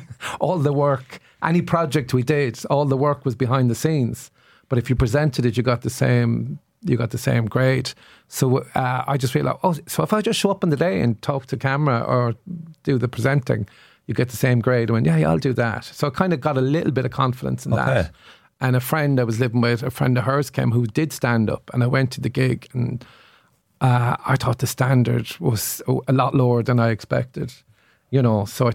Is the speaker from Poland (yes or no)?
no; Corbell, County Limerick, Ireland; I'm from Corbell.